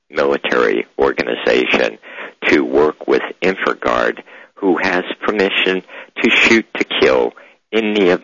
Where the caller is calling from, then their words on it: Coeur d'Alene, Idaho, United States; I'm calling you from Coeur d'Alene, Idaho, of course, the new home of backup.